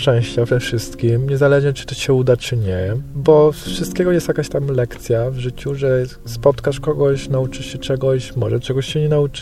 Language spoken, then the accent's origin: Polish; Bitola, Pelagonia, North Macedonia; born there; Polish is a second language; To się urodziłem w takim nowym państwie już tak naprawdę. Urodziłem się w Macedonii, konkretnie w mieście Bitola.